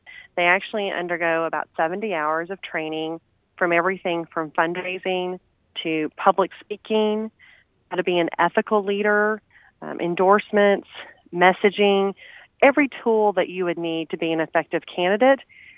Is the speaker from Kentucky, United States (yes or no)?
yes; Lone Oak, Kentucky, United States; I am. I grew up in Lone Oak. High school, actually all 12 years at Lone Oak, and then I went away to college in Lexington and law school there as well.